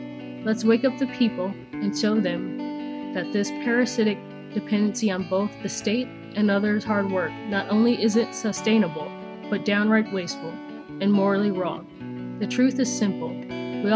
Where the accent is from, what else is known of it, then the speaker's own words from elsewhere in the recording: United States; moved away as an adult; now in Norway; I am an American that has been living in socialist Norway for the past 9+ years. I am 32 years old